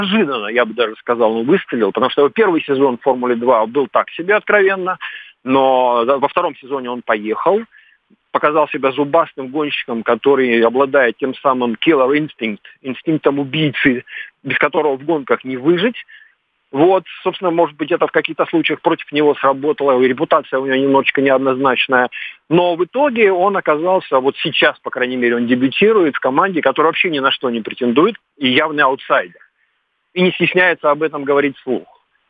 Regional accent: Republic of Karelia, Russia; тем более, что я из Карелии сам.

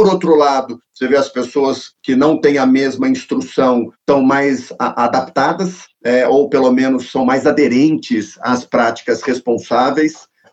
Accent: Brazil; a gente como brasileiro aqui tem que se lamentar

